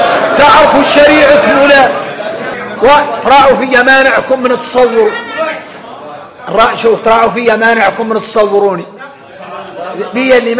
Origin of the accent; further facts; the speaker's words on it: Mauritania; أنا موريتاني ما أنا من دولة أخرى ولا أنا من جهة أخرى